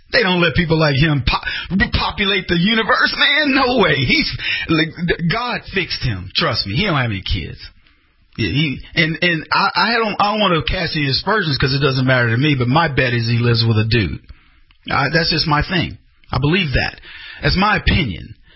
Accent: New York, United States; now in Florida, United States; I'm a New Yorker that moved to Florida. That's not creepy. We do that all the time where I'm from.

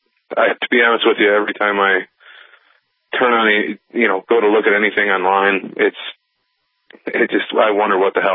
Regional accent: United States; I mean, we're cowboys. That's what we are. We're American. We say sir to nobody.

